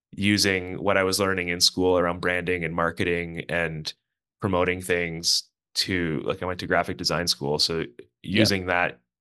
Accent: Azilda, Ontario, Canada; I grew up in Isilda, Ontario, a little town part of Sudbury.

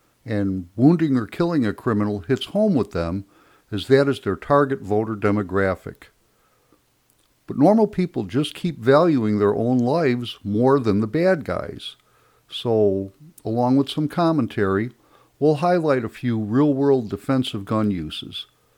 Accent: South Carolina, United States; Here in my home state of South Carolina, permitless carry was signed into law March 7th of this year.

